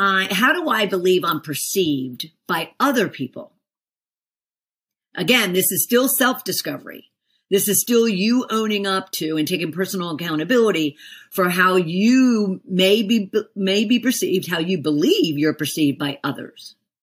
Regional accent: Philadelphia, Pennsylvania, United States; one of 12 kids. I grew up in Philly, live in Atlanta, Georgia.

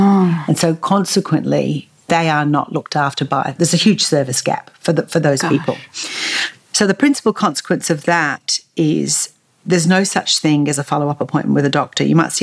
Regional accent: Appalachia, United States; Being Appalachian is a mindset. We're connected by our mountains, our economies

